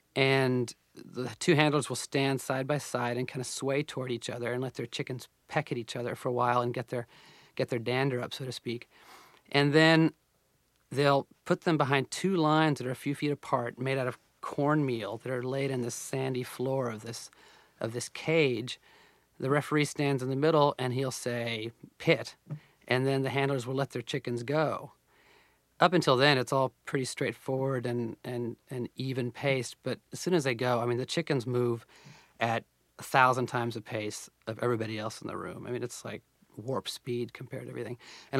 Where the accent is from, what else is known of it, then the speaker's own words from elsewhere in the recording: Oklahoma, United States; get a sense of the life that I'd missed growing up in Oklahoma.